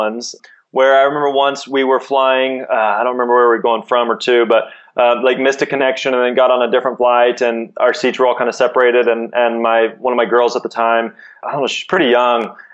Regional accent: Springfield, Missouri, United States; And we grew up in Springfield, Missouri. There's probably 250,000 people here.

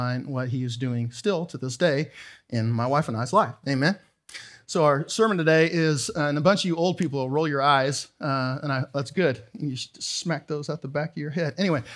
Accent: Canada; I'm Canadian.

